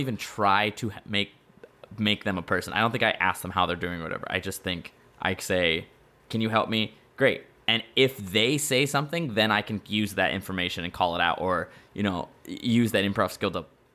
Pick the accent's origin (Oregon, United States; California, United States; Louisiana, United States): California, United States; California.